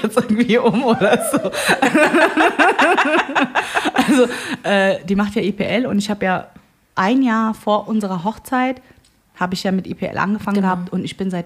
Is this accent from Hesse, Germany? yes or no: yes; Frankfurt, Hesse, Germany; warum sind wir Frankfurter so unnahbar und warum ist es so schwer, Connections hier zu...